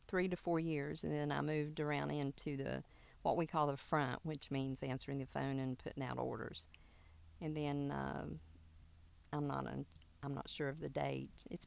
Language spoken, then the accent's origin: English; Coleridge, West Virginia, United States; I'm from Coleridge, West Virginia, right out of Beckley. And I was born in October in 1955.